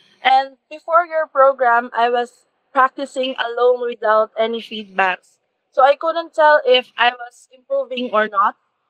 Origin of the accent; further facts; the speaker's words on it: Manila, Metro Manila, Philippines; English is a second language; from Manila, Philippines